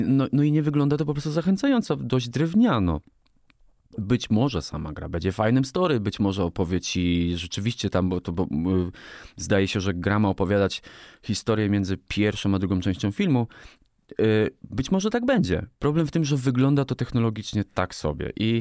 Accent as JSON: {"language": "Polish", "region": "Lower Silesian Voivodeship", "country": "Poland", "tie": "born there", "said": "bo ja urodziłem się w Karkonoszy, byłem tam 50 razy"}